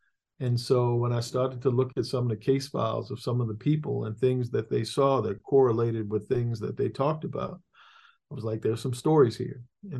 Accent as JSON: {"language": "English", "town": "Annapolis", "region": "Maryland", "country": "United States", "tie": "born or raised there", "said": "right outside my hometown in Annapolis, Maryland"}